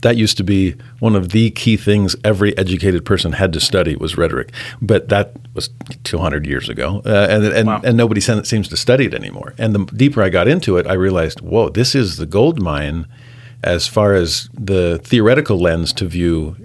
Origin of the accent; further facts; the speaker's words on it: California, United States; I grew up in Southern California, like you said, and had friends of all kinds of different faiths.